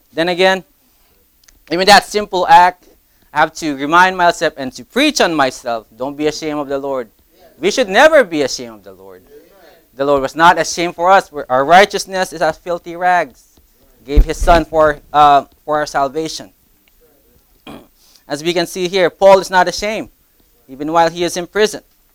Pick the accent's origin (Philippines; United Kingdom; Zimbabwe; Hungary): Philippines; also born or lived in Las Vegas; now in Connecticut, United States; I'm from the Philippines, moved to Vegas, and they'd be like, "What are you doing here in Connecticut?"